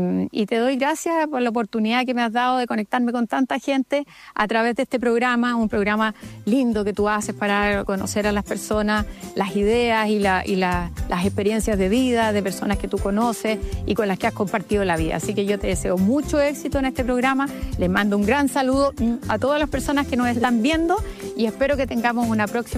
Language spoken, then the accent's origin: Spanish; Chile; yo soy chilena, quiero mi país, conozco cada rincón de Chile